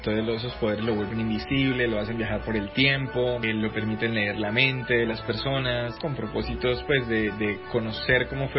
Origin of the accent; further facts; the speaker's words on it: Colombia; Siempre ha sido nuestra idea tratar de celebrar nuestra colombianidad de un modo distinto.